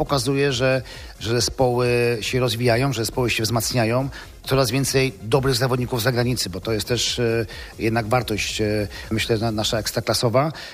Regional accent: Greater Poland Voivodeship, Poland; jako tutaj Wielkopolanin

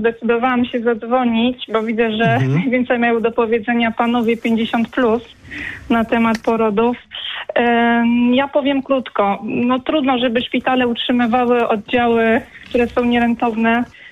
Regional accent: Poznań, Greater Poland Voivodeship, Poland; w Poznaniu. Ja akurat jestem poznanianką.

